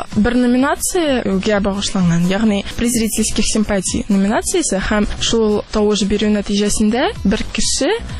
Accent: Almetyevsk, Tatarstan, Russia; Мин үзем Әлмәттән, КДУның журфагында укыйм, 4-нче курста

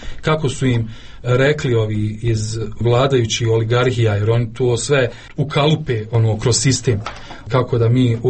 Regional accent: Bosnia & Herzegovina; mi smo svi u kući Bosanci

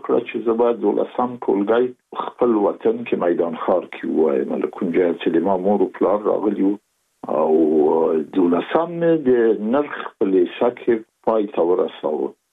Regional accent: Kabul, Afghanistan; زه زېږېدلی په کابل کې یم. د کابل په چاګي کې ګزرګا پله ته ورڅېرمه، او کلی د ښکلا خان کلا، هلته زه زېږېدلی یم.

